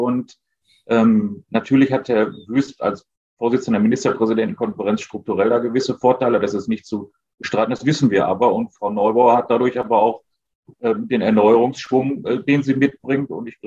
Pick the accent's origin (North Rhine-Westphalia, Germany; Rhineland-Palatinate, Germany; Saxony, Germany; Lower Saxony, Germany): North Rhine-Westphalia, Germany; Essen; als Essener freue ich mich natürlich, dass die Uni Duisburg-Essen mich eingeladen hat.